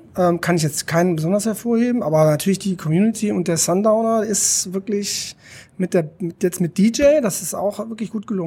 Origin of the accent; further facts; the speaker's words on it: Düsseldorf, North Rhine-Westphalia, Germany; ich bin Düsseldorfer Jung.